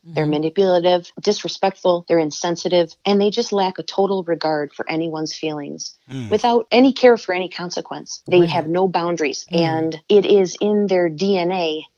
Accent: Midwest, United States; I come from the Midwest, born and raised in the Midwest.

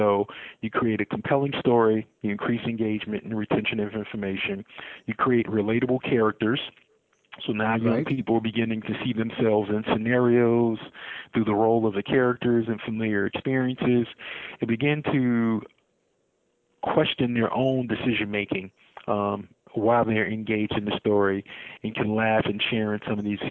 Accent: Chicago, Illinois, United States; Born and raised in Chicago, yes.

